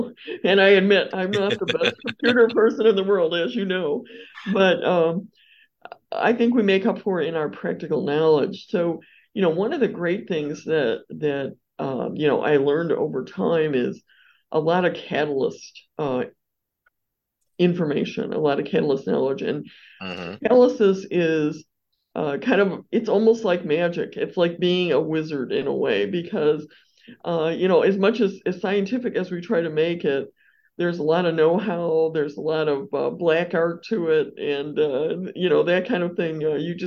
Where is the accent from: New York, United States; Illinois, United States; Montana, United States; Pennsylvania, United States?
Illinois, United States; Palos Heights; also born or lived in Chicago; Well, I'm actually from Chicago. I was born in Chicago, and then we moved to Palos Heights when I was well, fairly young.